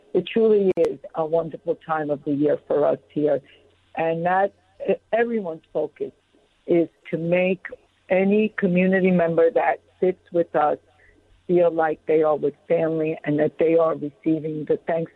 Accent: New York City, New York, United States; You know, I am a New Yorker, and I've always known about the Bowery.

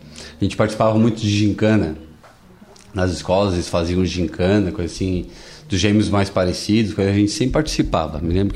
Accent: Lauro Müller, Santa Catarina, Brazil; nasci em Lauro Miller em 81, cresci aqui, participei a minha infância inteira aqui em Lauro Miller, nos anos 80, 90

